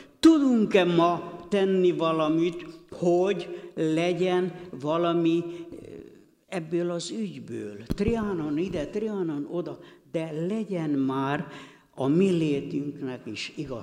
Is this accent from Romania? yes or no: yes; Western Moldavia, Romania; now in Hungary; Én a Csángóföldről jöttem, ott éltem, a magyar történelmet autodidokta módon tanultam meg 90 óta, amikor itt ragadtam végleg